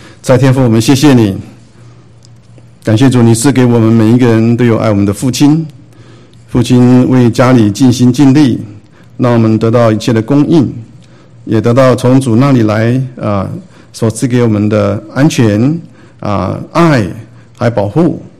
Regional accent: Taiwan; 我还记得我小时候在台湾哈，那时候我们住在眷村里面那时候经济环境不是很好

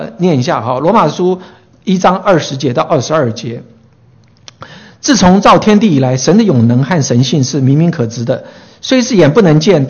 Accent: Taiwan; 我们从小在台湾长大

